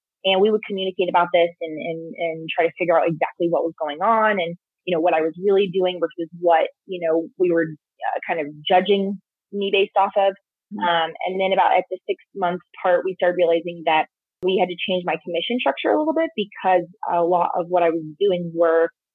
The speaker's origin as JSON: {"language": "English", "town": "Tampa", "region": "Florida", "country": "United States", "moved": "as an adult", "lives_now": "Denver, United States", "said": "I moved here to Denver from Tampa, Florida, originally for this role back in 2017"}